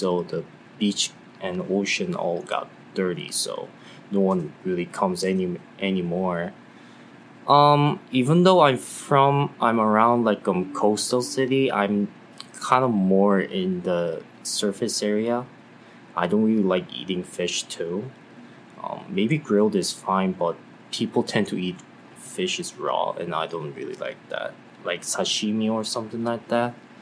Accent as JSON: {"language": "English", "region": "Incheon", "country": "South Korea", "tie": "born or raised there", "second_language": "English", "said": "I grew up in Incheon. That's basically like California in the United States, but way less popular version of it."}